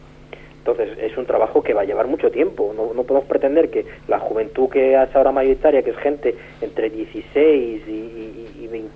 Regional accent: Galicia, Spain; Yo, como soy gallego de origen, y bueno, el tema de la inmigración y cómo se establecen esas relaciones sociales de los emigrantes, pues algo lo conozco, y además de primera mano.

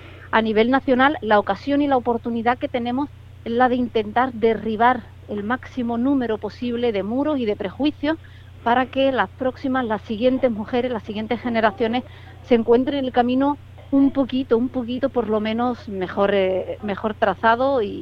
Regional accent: Spain; a fin de cuentas soy española, no sé, ¿cómo queréis que pronuncie mi propio idioma?

